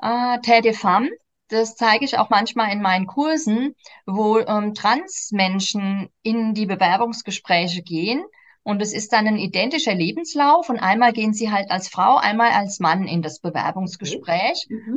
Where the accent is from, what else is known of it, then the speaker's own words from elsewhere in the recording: Aschaffenburg, Bavaria, Germany; aber ich komme ja auch aus Aschaffenburg und wir haben noch den Spessart